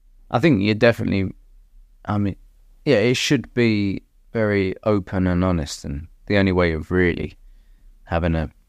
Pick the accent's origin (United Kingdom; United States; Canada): United Kingdom; London; I grew up in London